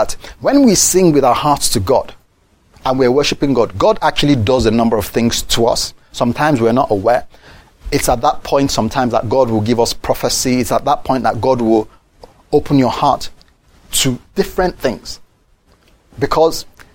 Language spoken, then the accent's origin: English; United Kingdom; I know I almost died, but oh, I'm British and I don't really express my emotions.